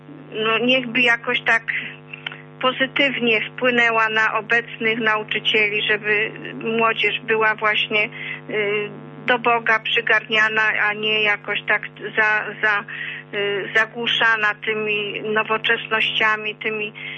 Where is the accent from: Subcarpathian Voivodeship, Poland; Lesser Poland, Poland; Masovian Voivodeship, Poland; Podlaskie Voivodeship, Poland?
Subcarpathian Voivodeship, Poland; Jarosław; now in Kalisz, Poland; Ja osobiście urodziłam się w Jarosławiu, bywałam tam nieraz, no obecnie mieszkam tu pod Kaliszem